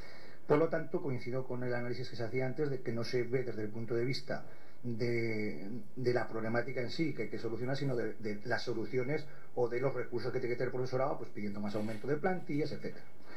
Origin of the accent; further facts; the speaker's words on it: Aragon, Spain; de la Comunidad Autónoma de Aragón. Soy maestro